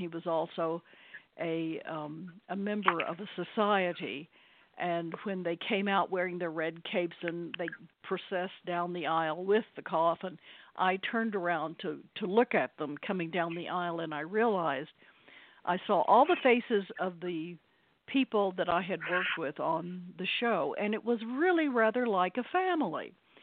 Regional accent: Texas, United States; moved away as an adult; And Days was the very first job I got after I came from Texas. And so I was very, very young

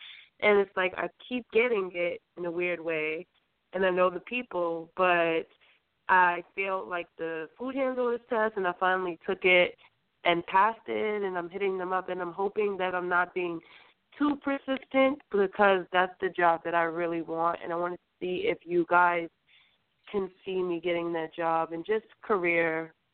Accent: New York City, New York, United States; Hi, guys. … I'm from New York City.

